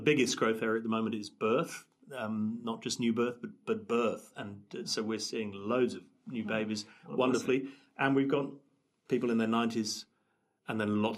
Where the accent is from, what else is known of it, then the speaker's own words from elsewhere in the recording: England, United Kingdom; moved away as an adult; also born or lived in South Africa; And as a English guy, never lived abroad apart from a few months in Israel, I ended up at 23 doing student ministry at the University of Witwatersrand in Johannesburg.